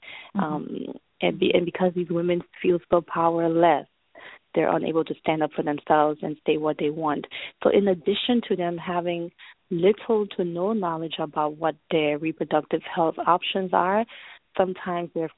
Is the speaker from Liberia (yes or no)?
yes; Liberia; now in Philadelphia, United States; I'm originally from Liberia. I've lived in Philadelphia for a long time now